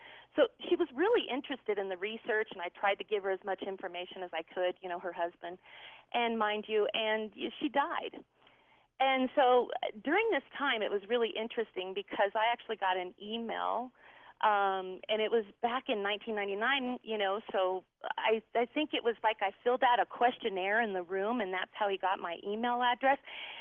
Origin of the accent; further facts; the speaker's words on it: Colorado, United States; I'm actually from Colorado, and I'd come out on vacation